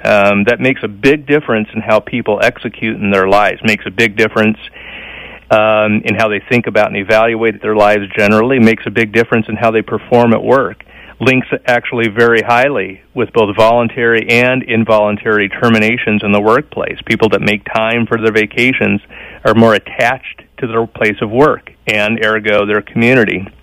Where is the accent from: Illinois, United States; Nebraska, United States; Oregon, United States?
Nebraska, United States; Omaha; I'm a vegetarian who was born and raised in Omaha, so I still speak in terms of cattle metaphors.